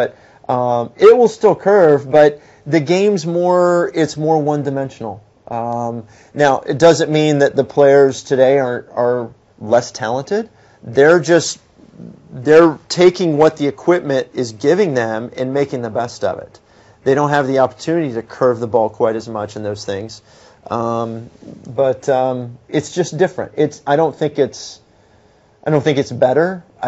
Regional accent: Texas, United States; And even for me, being a Texan, going back to Ben Hogan and Byron Nelson

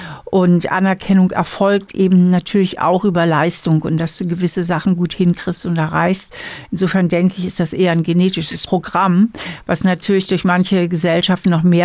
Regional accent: Germany; now in Switzerland; Also als Deutsche würde ich sagen, jemand legt mir einen Text vor und dann würde ich vielleicht sagen, nee, tut mir leid, das können wir so nicht machen. Na, da bräuchte ich in der Schweiz nochmal 5 Vorsätze davor

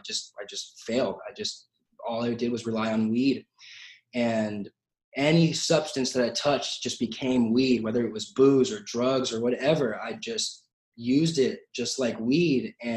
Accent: Santa Clarita, California, United States; I grew up in Santa Clarita, which is a small, small town. Everyone skateboarded there and I wanted to be a skater.

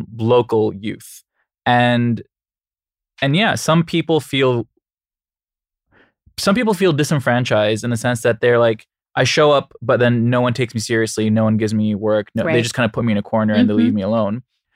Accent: Saudi Arabia; But also because I'm Saudi, they have to pay into my like retirement fund and my social security.

